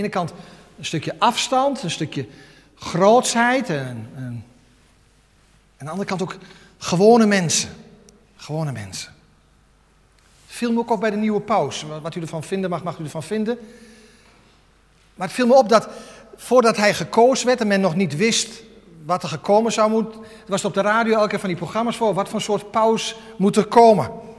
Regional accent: Netherlands; En aan de andere kant vinden wij ook, vooral als Nederlanders, Doe maar gewoon, dat is gek genoeg.

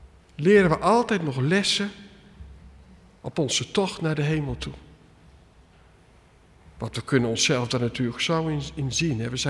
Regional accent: Nunspeet, Gelderland, Netherlands; Ik kom uit Nunspeet, ik ben opgegroeid in de rechterflank van de reformatorische kerken.

